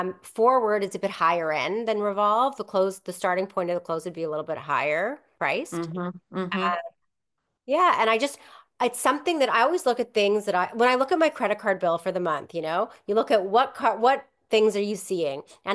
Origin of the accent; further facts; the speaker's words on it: Winnipeg, Manitoba, Canada; Winnipeg, we had full serve. Like when I grew up